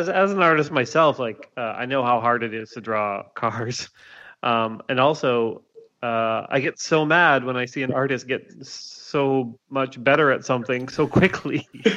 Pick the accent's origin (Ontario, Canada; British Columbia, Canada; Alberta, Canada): Ontario, Canada; Toronto; we're both from Toronto and friends